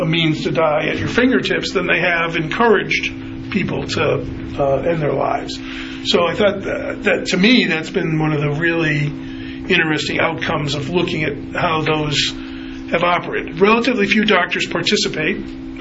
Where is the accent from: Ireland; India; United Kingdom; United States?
United States; Massachusetts; I'm from Massachusetts. I understand the state somewhat. My parents are still there. My sisters all live there.